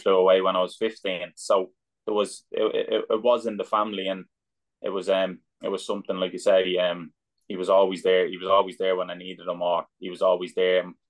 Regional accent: Dublin, Leinster, Ireland; I was just like a normal kid growing up in Dublin, and just loved every minute of it.

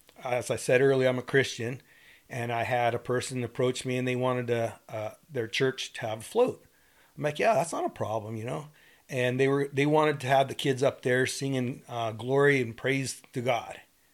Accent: United States; When people ask me, well, what party are you with? I'm an American.

